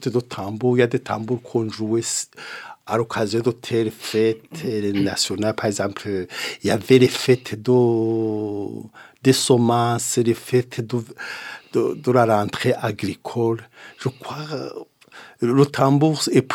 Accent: Burundi; moved away as an adult; now in Montpellier, France; je suis du Burundi. Je suis venu ici en France et moi, je travaillais. Je travaillais à l'Institut de recherche agronomique du Burundi, dans le département de sociologie

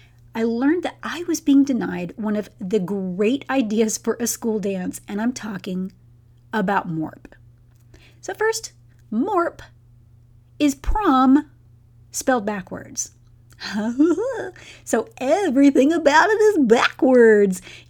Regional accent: Texas, United States; So growing up in Texas like I did, you know, this whole concept of the big ask was completely new to me.

